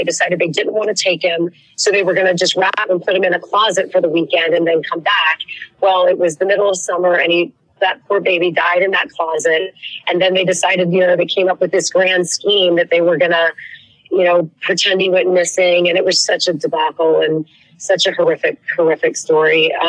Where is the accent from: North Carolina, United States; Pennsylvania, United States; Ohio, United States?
Ohio, United States; Cincinnati; now here I am working 20 years in my hometown, still loving what I do. I still get assigned, you know, big political debates or big news stories. You know, when Fountain Square, the shooting there happened, you know, my boss sent me right down to Fountain Square.